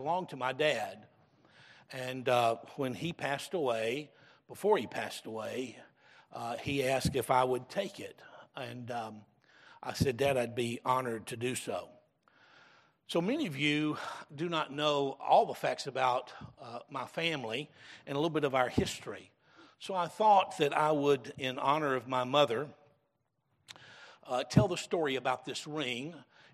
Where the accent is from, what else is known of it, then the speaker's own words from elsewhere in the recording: Covington, Kentucky, United States; born there; I was born in Covington, which is just a few miles from Newport. They're just neighboring towns, and that's where a hospital was where I was born.